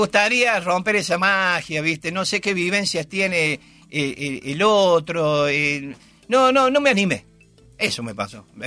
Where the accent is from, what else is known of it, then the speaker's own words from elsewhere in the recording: Córdoba, Argentina; como yo soy de Córdoba, no ando muy cotidianamente, pero sí en el país y cuando vengo a Buenos Aires también.